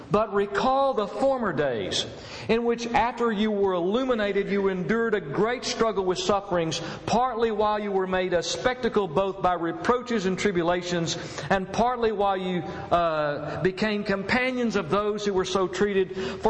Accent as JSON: {"language": "English", "town": "Dallas", "region": "Texas", "country": "United States", "tie": "born or raised there", "said": "I grew up in the Dallas area."}